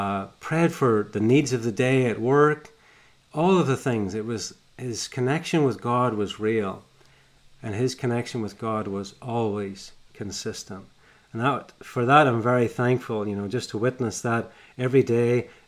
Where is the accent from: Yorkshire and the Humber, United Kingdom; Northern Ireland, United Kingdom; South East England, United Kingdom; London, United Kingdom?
Northern Ireland, United Kingdom; I even learned to do some shooting, something I'd never done growing up in Northern Ireland.